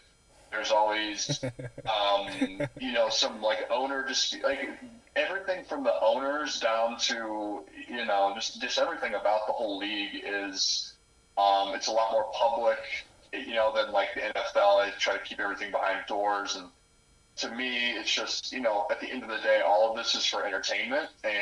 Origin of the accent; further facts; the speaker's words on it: Kansas, United States; I grew up in Central Kansas. There's not really any NBA team.